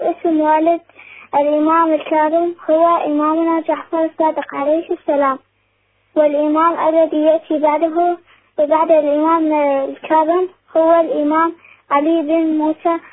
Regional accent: Iraq; من العراق، عمري 10 سنوات

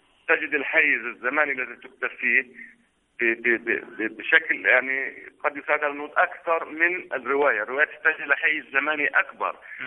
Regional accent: Palestine; إحنا كفلسطينيين كان الشعر يعني الحظ الأوفر في هذا الجانب

